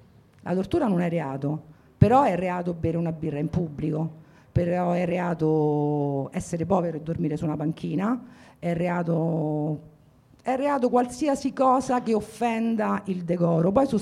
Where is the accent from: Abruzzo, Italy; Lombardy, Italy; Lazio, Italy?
Lazio, Italy; Rome; Io vengo da Garbatella, che è un quartiere storicamente politicizzato, eccetera.